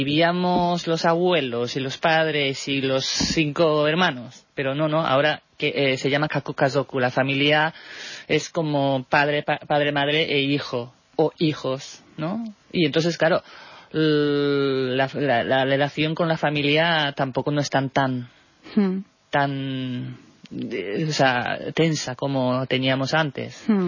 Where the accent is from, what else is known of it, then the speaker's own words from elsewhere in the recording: Japan; Spanish is a second language; now in Barcelona, Spain; Soy japonesa, pero que estoy viviendo aquí en España, en Barcelona, y me siento mejor vivir aquí que en Japón.